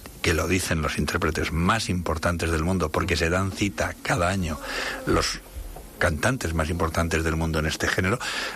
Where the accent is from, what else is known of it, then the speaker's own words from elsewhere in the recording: Castilla-La Mancha, Spain; Yo venía de Cuenca Capital a mi pueblo en la provincia de Cuenca